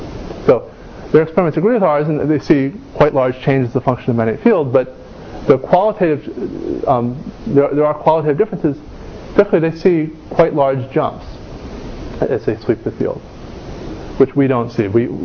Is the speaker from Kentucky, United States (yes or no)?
yes; Kentucky, United States; I apologize for the pronunciation, but I'm from Kentucky